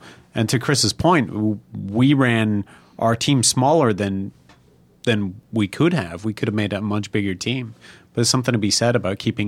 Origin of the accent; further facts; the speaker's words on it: Scotland, United Kingdom; Yeah, I try and save money where we can, but that's because I'm Scottish